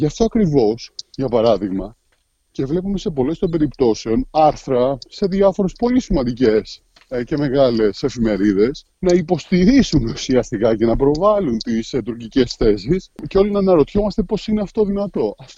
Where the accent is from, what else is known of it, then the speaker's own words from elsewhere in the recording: Greece; Είμαι από τους Έλληνες πανεπιστημιακούς